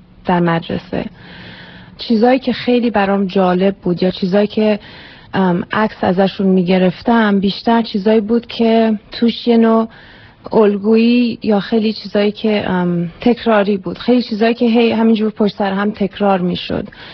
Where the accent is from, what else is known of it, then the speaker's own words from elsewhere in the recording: Iran; now in United States; من در سال 1982 از ایران اومدم آمریکا و سال 1994 اولین دوری بود که برگشتم